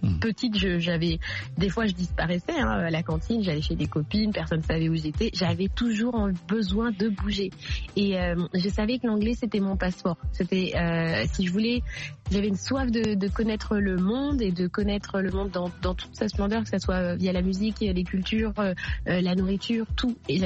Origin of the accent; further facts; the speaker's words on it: Draguignan, Provence-Alpes-Côte d'Azur, France; born there; comme je suis née aussi vraiment à Draguignan, dans le sud de la France, j'ai aussi toute cette culture pop que j'adore.